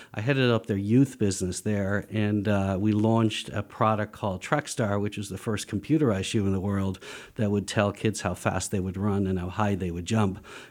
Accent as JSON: {"language": "English", "town": "Dublin", "region": "Leinster", "country": "Ireland", "tie": "born or raised there", "said": "Yeah, so I grew up in Dublin, Ireland"}